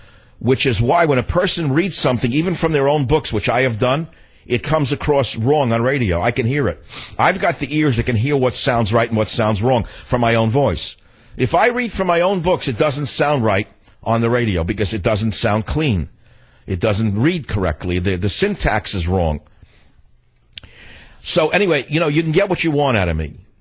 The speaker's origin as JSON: {"language": "English", "town": "San Francisco", "region": "California", "country": "United States", "tie": "born or raised there", "said": "KSFO, my hometown of San Francisco."}